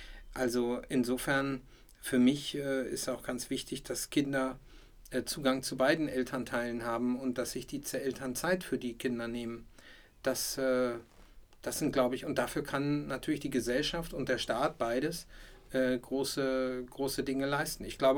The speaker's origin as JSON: {"language": "German", "region": "Lower Saxony", "country": "Germany", "tie": "born or raised there", "said": "Ich esse zum einen als Norddeutscher, wo ich aufgewachsen bin, sehr gerne Grünkohl. Und zudem, das ist so in Niedersachsen."}